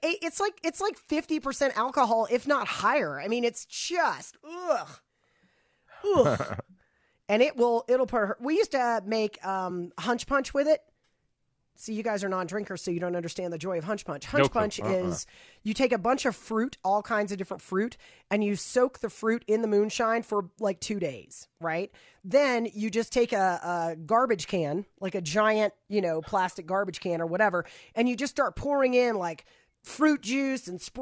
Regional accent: Florida, United States; Granted, I'm from Florida, so you can do this all winter long.

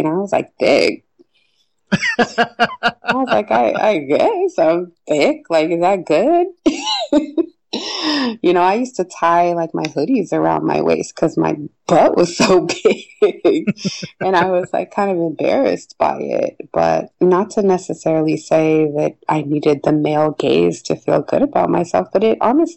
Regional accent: Denver, Colorado, United States; And I think it also has to do with growing up in Denver and not really having the sort of role models or iconic women that I think younger girls have now to kind of look up

